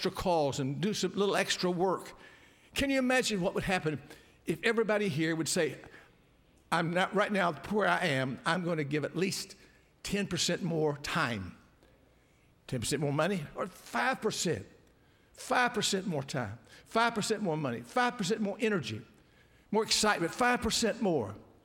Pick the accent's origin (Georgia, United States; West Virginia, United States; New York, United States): West Virginia, United States; I'm from West Virginia.